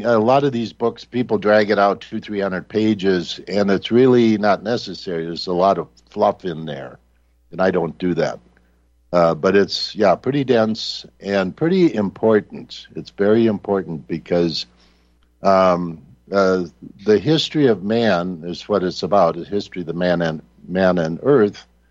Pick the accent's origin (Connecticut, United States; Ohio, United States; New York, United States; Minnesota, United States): Minnesota, United States; I grew up in Minnesota, so I mean, there's no place colder, you know.